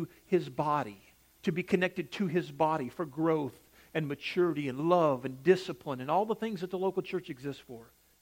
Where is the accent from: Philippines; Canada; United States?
United States; because I'm an American and I'm in the same boat with you